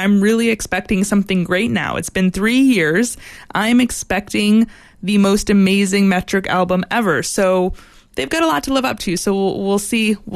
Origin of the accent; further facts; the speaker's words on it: United States; now in Canada; I am myself American. Don't worry, I live up here now.